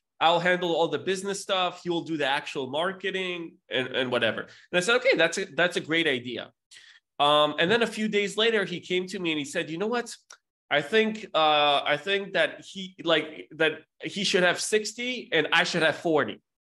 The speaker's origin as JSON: {"language": "English", "town": "Sunnyvale", "region": "California", "country": "United States", "tie": "born or raised there", "also_born_or_lived": "Israel", "said": "So I was born in Israel, but then the whole family moved to California. So I spent my childhood in California, in Sunnyvale."}